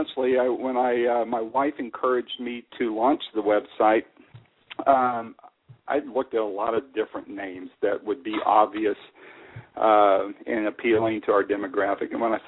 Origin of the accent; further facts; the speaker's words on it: Phoenix, Arizona, United States; I grew up in the Phoenix area, graduated from Moon Valley in 1977.